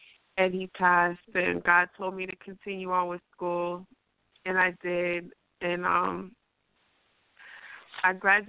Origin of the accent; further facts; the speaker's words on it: New York, United States; I'm from New York, and I had a prayer request.